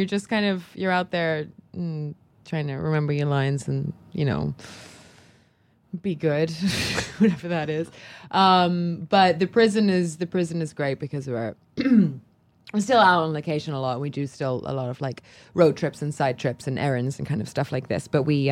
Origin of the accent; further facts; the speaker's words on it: Cherry Hill, New Jersey, United States; accent: Cherry Hill and London; also born or lived in London; Everybody kind of assumes that I am Australian because my accent will kind of, I guess when you combine Cherry Hill and London, you get Australia.